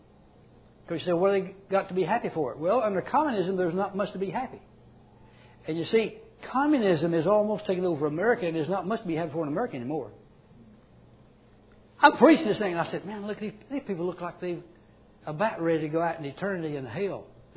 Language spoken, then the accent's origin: English; United States; I'm American.